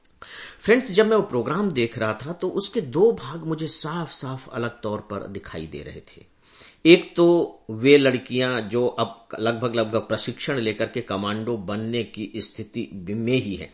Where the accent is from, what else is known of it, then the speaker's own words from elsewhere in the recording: Chhattisgarh, India; मैं स्वयं भी छत्तीसगढ़ से हूं और उस स्टेट को, उस एरिया को बहुत अच्छे से जानता हूं